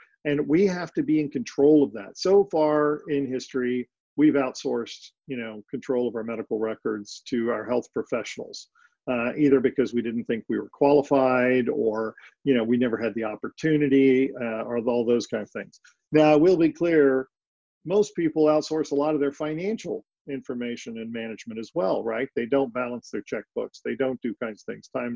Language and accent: English; Texas, United States; now I'm from East Texas, so I want to know, when you hear this accent that I'm going to do, that it's authentic.